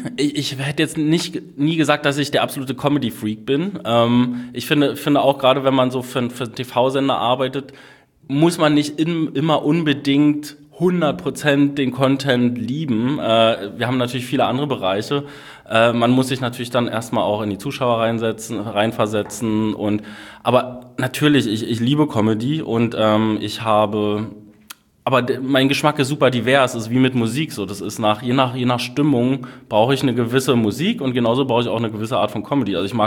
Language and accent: German; Berlin, Germany; accent: Berlin; Und ich bin Berliner, wie man wahrscheinlich hier und da mal hören wird, wenn ich mich meistens in Rage rede oder irgendwas, da kommt dann wahrscheinlich wieder der Berliner Akzent durch.